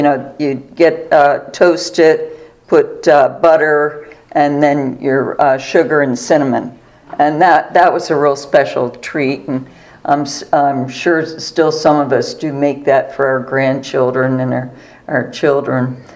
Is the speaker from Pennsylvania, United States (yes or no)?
yes; West Chester, Pennsylvania, United States; I was raised in Westchester, Pennsylvania, and there was an Italian bread bakery there. We had quite a large population of Italians in that community